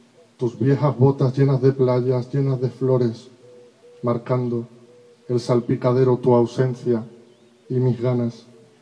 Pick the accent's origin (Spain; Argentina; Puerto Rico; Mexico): Spain; Huelva, Andalusia; venimos de Huelva y Huelva lleva 2 semanas ardiendo de sur a norte. Estamos sufriendo unos incendios terribles en la provincia